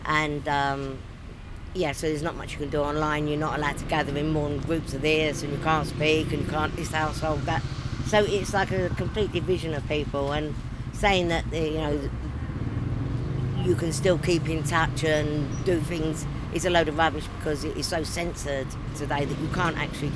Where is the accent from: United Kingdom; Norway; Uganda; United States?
United Kingdom; London; Yeah, I was born bred in London, yeah.